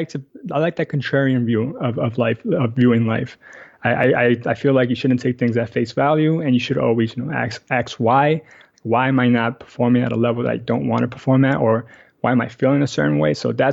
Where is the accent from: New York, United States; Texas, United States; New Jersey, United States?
New York, United States; New York City; now in Astoria, Queens, United States; I live in Astoria, Queens. Oh, yeah. Yeah, so I actually grew up in Washington Heights my whole life, but I moved here about 3 years ago with my wife.